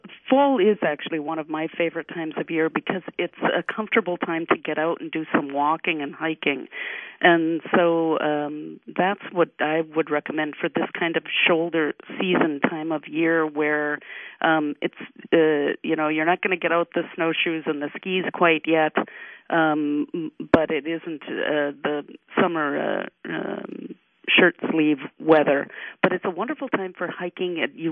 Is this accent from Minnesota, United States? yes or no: yes; Duluth, Minnesota, United States; I can say I'm a local. I'm from Duluth, Minnesota originally, and what always stuns me is having Lake Superior as your horizon, as your focal point in your life.